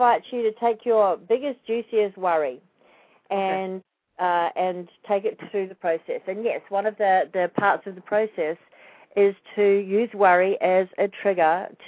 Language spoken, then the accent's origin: English; New Zealand; also born or lived in Australia; I'm a New Zealander, by the way, not an Australian. I know this accent sounds very similar. And I've actually spent many years in Australia.